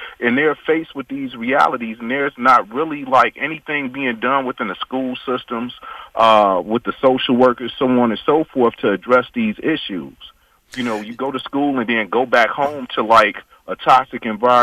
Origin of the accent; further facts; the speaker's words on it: Chicago, Illinois, United States; I grew up in Chicago in some of the poor communities growing up, Lawndale and Inglewood.